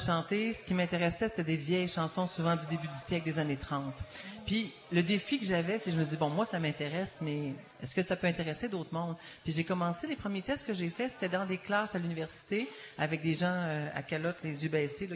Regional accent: Quebec City, Quebec, Canada; moi, je viens de la ville de Québec.

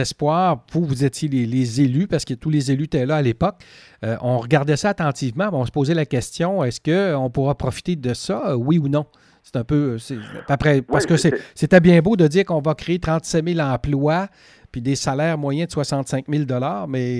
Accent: Quebec, Canada; Il n'y avait pas eu de promesse du gouvernement qu'on allait appliquer les mêmes règles là, chez nous en Gaspésie.

